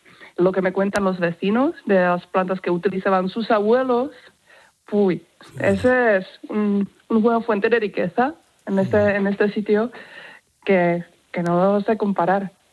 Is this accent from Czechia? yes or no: yes; Czechia; now in Spain; soy de República Checa, pero llevo viviendo en España unos 11 años. Y en 11 este años, pueblo, bueno, unos 2 años y medio.